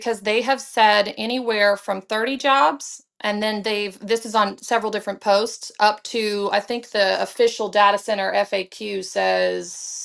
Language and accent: English; Louisiana, United States; I grew up in Louisiana. And so it was a huge oil and gas industry at the time when we had a Republican governor.